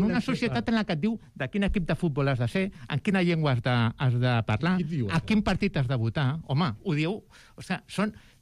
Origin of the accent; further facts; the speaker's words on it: Catalonia, Spain; first language Catalan; soc catalano parlant, que la llengua catalana és la meva llengua materna, que jo tinc 2 fills als que els hi he parlat des que van néixer en català